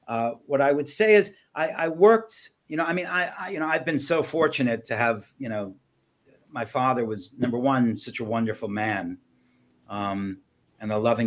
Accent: New York, United States; It was the first film I'd ever worked on. I was growing up in New York.

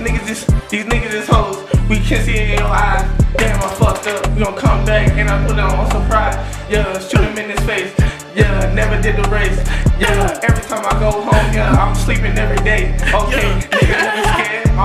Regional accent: Georgia, United States; born there; I was born in Clayton County, whatever that hospital is.

